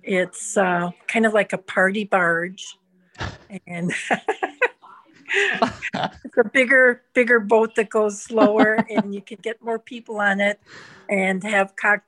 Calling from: Wisconsin, United States; I'm calling from Wisconsin. Okay. Northern Wisconsin, about an hour and a half north of Green Bay.

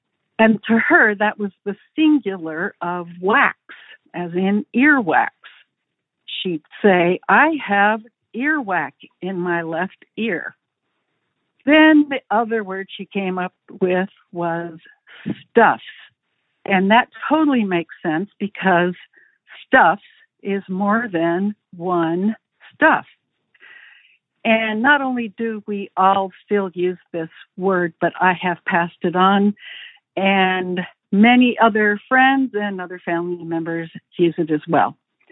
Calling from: Oregon, United States; I'm calling from Oregon

